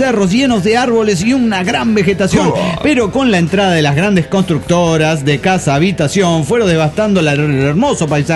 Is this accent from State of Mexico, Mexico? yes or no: yes; San Vicente Chicoloapan, State of Mexico, Mexico; now in Nezahualcóyotl, Mexico; En la actualidad yo vivo en Ciudad Nets, en Netzahualcóyotl. No soy de Texcoco, soy de un municipio que colinda con Texcoco. Bueno, se llama San Vicente Chicoloapan